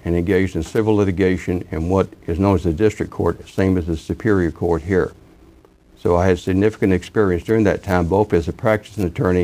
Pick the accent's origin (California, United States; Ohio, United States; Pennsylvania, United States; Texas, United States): Texas, United States; I was appointed to be a municipal court judge in my hometown as the youngest judge in Texas.